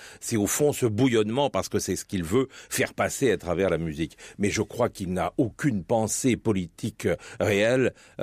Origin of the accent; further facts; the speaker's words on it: France; il y a une chose dont on peut être fier en tant que Français